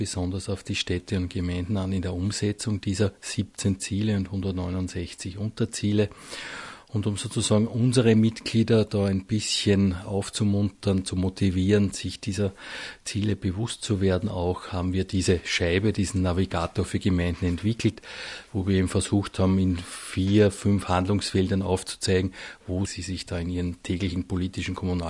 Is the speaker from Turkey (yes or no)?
no; Austria; die Sommermärkte boomen auch bei uns in Österreich